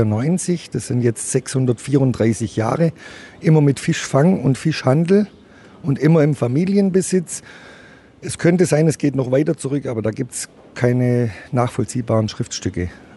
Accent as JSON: {"language": "German", "town": "Heilbronn", "region": "Baden-Württemberg", "country": "Germany", "tie": "born there", "said": "Auch ich bin ein gebürtiger Heilbronner."}